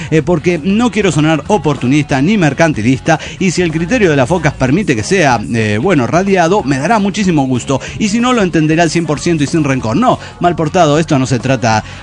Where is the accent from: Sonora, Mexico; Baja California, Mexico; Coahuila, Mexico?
Coahuila, Mexico; Saltillo; Aquí en Saltillo, recuerdo que cuando niño